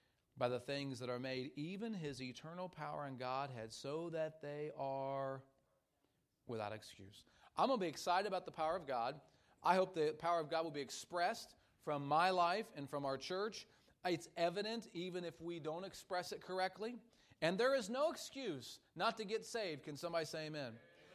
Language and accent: English; Cincinnati, Ohio, United States; I understand. I grew up in Cincinnati.